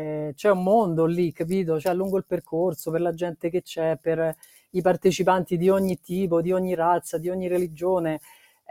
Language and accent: Italian; Rome, Lazio, Italy; non lo potrei dire perché io sono romana